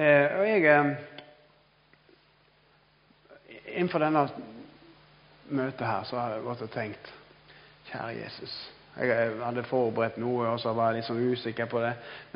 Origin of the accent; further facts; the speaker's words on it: Odda, Vestland, Norway; now in Halden, Norway; Jeg er egentlig fra Odda. Jeg er oppvokst opp der, men jeg jobber i Evangeliesenter i dag, og jeg bor i Halden da.